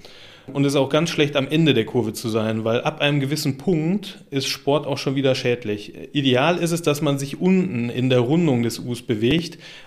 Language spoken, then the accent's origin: German; Oberhausen, North Rhine-Westphalia, Germany; born there; now in Münster, Germany; Ich bin 34 Jahre alt, ein gebürtiger Oberhausener, bin zum Studium 2009 nach Münster gekommen und bin hängen geblieben in Münster